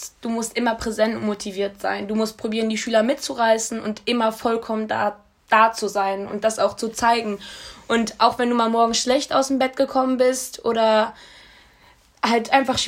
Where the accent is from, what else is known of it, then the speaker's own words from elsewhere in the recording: Essen, North Rhine-Westphalia, Germany; also ich komme aus Essen, ist ja auch eine Großstadt und ich war immer gewohnt, viel Trubel zu haben.